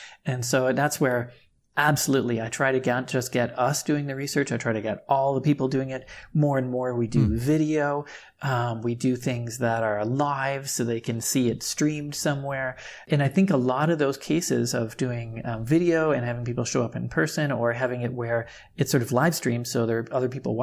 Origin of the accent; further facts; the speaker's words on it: Canada; I personally am not into, I'm Canadian, so I'm not into guns as much.